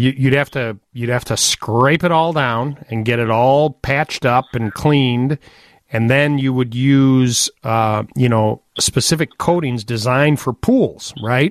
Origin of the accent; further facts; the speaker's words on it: Wisconsin, United States; Oh, and I'm from Wisconsin.